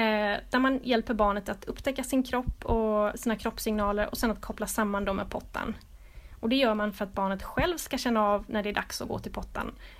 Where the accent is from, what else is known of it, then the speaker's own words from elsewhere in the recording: Sweden; för att vi är ju svenskar